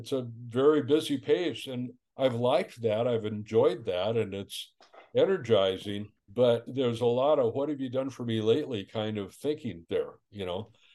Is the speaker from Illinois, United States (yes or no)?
no; North Dakota, United States; moved away; We lived in North Orange County. Basically, all my adult life, I lived there. I was born and raised in North Dakota, but I've lived always in Southern California until we made this move.